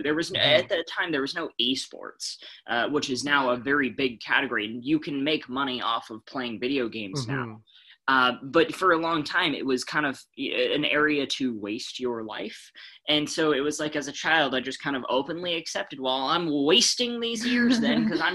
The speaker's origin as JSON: {"language": "English", "region": "Alabama", "country": "United States", "tie": "born or raised there", "said": "I grew up in Alabama, college football town, so I watched a lot of Alabama football"}